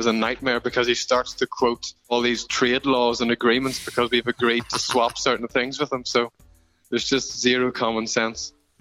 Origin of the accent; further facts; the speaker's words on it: Portadown, Northern Ireland, United Kingdom; I'm from Portadown in Northern Ireland